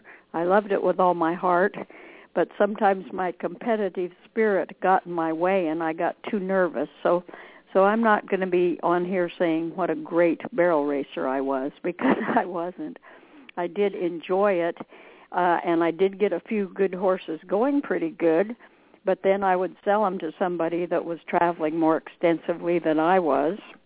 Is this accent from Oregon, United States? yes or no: yes; Cottage Grove, Oregon, United States; born there; Well, I was born in Cottage Grove, Oregon, and I did have quite an interest in rodeo from pretty darn young.